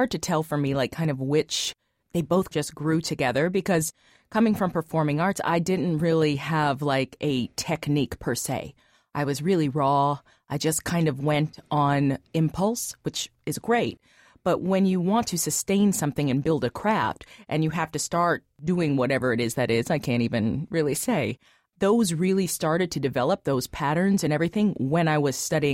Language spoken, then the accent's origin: English; Cincinnati, Ohio, United States; Well, I grew up in Gulf Manor primarily. I went to performing arts from fourth grade through 12th grade. Before that, I went to Clifton